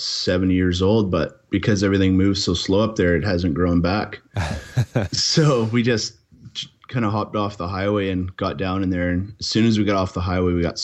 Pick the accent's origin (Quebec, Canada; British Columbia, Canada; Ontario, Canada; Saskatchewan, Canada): British Columbia, Canada; I'm from Vancouver Island, we have monster trees here.